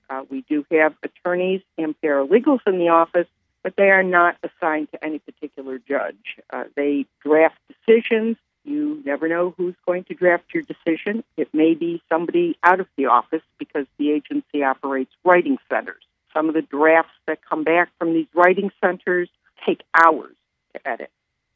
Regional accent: Buffalo, New York, United States; I am born and raised in Buffalo, New York.

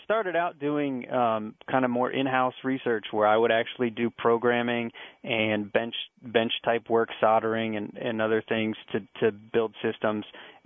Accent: Wooster, Ohio, United States; So I grew up in Ohio, went to high school in Worcester, Ohio.

